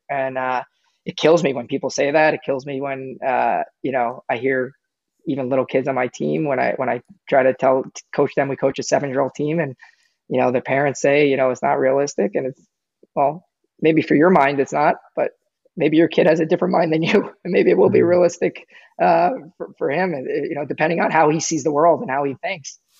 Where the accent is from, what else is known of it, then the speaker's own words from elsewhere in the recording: Long Island, New York, United States; because I was undersized from Long Island, New York at the time.